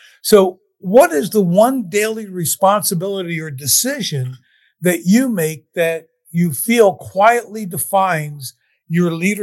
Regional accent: Philadelphia, Pennsylvania, United States; I'm from Philly originally, right?

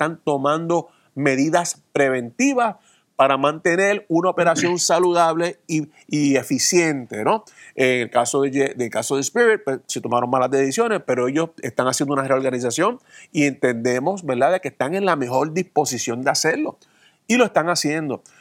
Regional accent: Puerto Rico; Son los socios de Puerto Rico y nosotros como boricua, ¿verdad?

